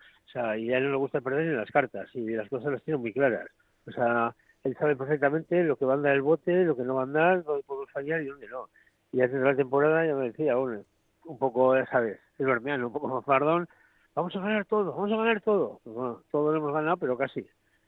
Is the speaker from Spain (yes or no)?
yes; Portugalete, Basque Country, Spain; also born or lived in Santurce; yo nací en Portugalete, me he criado en aunque vivía en Santurce muy pronto, me he criado en Portugalete toda la vida